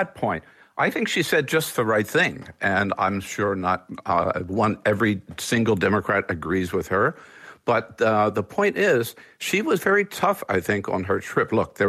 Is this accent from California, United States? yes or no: yes; California, United States; I'm from California, okay?